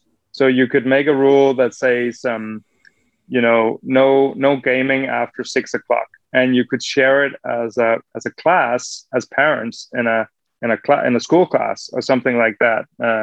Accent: Denmark; English is a second language; like growing up in Denmark, you know, as a kid, you could buy alcohol anywhere.

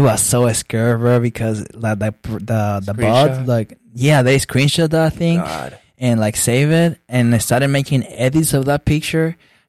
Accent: Peru; English is a second language; and I'm from Peru. So, like, when I was here, like, I used to do live stream here and join the Peruvian ones

